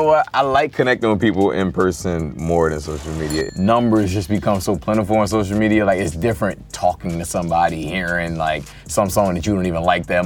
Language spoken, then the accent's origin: English; Philadelphia, Pennsylvania, United States; I'm from Philly, though, so like we always just do sweatpants.